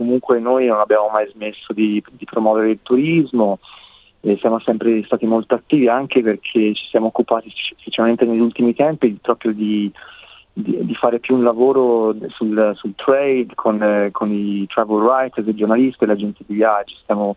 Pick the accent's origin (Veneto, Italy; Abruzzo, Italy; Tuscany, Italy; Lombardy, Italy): Tuscany, Italy; Lucca; now in Sydney, Australia; Beh, sicuramente per me la Toscana, Lucca in particolare, visto che sono cresciuto a Lucca, e poi specialmente in questo periodo che fa freddissimo di mattina qua a Sydney